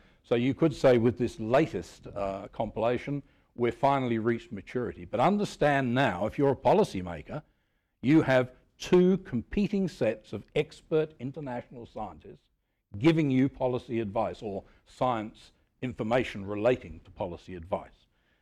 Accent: Australia; Forgive me, I come from Australia, so I always get things upside down.

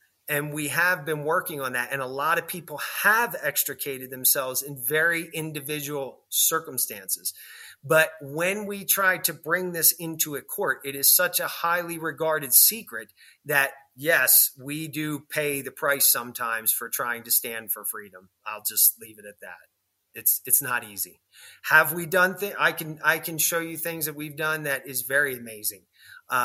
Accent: New Jersey, United States; born there; I was born in New Jersey. I'm a New Jerseyan.

